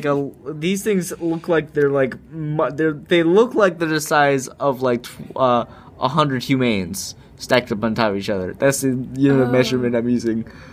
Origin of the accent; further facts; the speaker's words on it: Cleveland, Ohio, United States; I'm from Cleveland, Ohio.